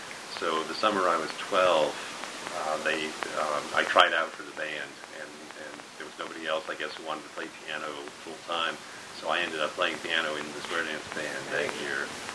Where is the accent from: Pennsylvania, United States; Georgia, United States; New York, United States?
New York, United States; New York City; born there; Okay, I was born in New York City.